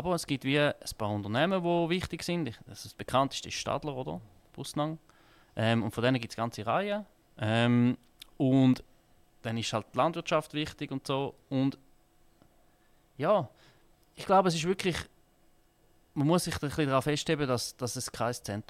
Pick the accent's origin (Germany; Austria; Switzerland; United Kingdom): Switzerland; Felben-Wellhausen, Thurgau; born there; also born or lived in Zurich; now in Winterthur, Switzerland; Ich bin in Felbenwilhausen geboren. Das ist ein Dorf, gerade bei Fraufeld, so im Thurtal. Früher noch 2000 Einwohner, jetzt 3000. Ist sehr schnell gewachsen. Und ich bin dann an die Uni auf Zürich. Und habe dann lange in Zürich gewohnt und wohne jetzt in Winterthur.